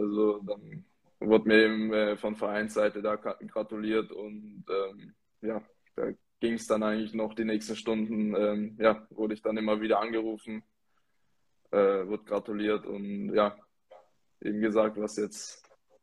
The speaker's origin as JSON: {"language": "German", "town": "Ravensburg", "region": "Baden-Württemberg", "country": "Germany", "tie": "born or raised there", "said": "damals in meinem Heimatort Ravensburg hat mein Vater eben noch dort gespielt"}